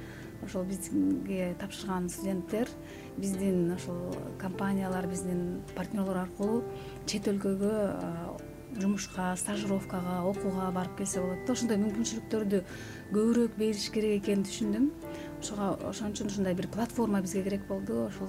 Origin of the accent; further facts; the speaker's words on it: Tokmok, Chuy Region, Kyrgyzstan; born there; мен Токмок шаарында карапайым үй бүлөдө туулганмын.